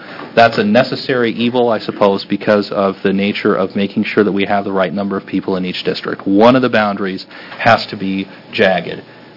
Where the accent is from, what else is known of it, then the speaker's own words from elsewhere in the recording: Troutdale, Oregon, United States; I'm here today to talk to you a little bit about my hometown, the city of Troutdale. We are small, but we are mighty.